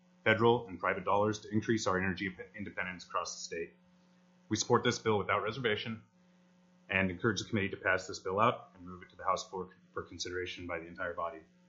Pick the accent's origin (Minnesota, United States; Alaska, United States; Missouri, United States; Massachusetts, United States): Alaska, United States; Juneau; For the record … I was born and raised on Klinkadani here in Juneau, Alaska.